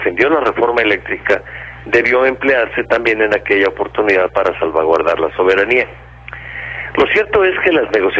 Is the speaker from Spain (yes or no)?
no; Mexico; Vivimos en México, somos mexicanos